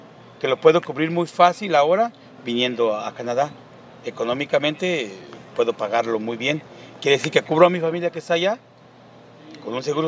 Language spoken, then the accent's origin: Spanish; Uruapan, Michoacán, Mexico; vengo de Uruapan, Michoacán, México.